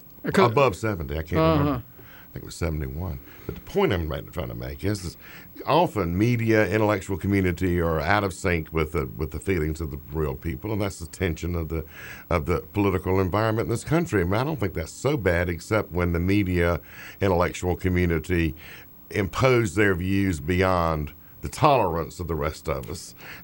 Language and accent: English; Raleigh, North Carolina, United States; I mean, I grew up in Raleigh, which was a university town, too, people forget.